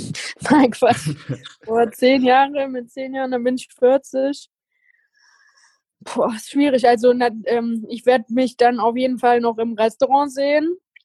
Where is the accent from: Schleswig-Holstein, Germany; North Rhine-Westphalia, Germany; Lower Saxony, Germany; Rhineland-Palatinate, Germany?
North Rhine-Westphalia, Germany; Cologne; Ich bin ja auch Kölnerin